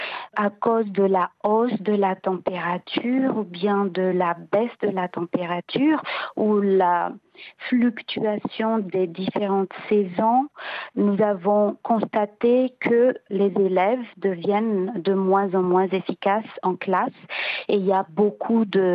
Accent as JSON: {"language": "French", "country": "Madagascar", "said": "D'autant plus que chez nous, à Madagascar, il y a la majorité de la population sont des agriculteurs."}